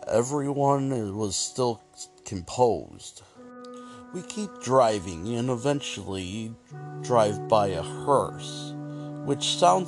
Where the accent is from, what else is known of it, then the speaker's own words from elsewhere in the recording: New York, United States; Second, I'm from New York and went to college in New Hampshire, so was oblivious to the fact that North Carolina was home to some vultures.